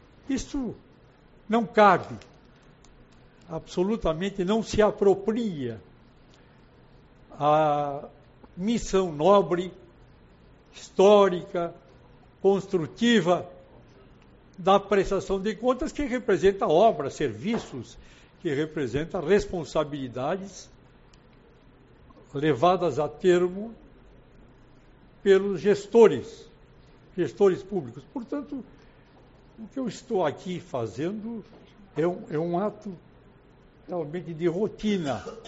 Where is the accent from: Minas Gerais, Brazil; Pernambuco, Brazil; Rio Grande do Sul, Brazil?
Rio Grande do Sul, Brazil; Uruguaiana; na minha terra, na minha Uruguaiana, na minha juventude ainda, pelo menos na minha mocidade.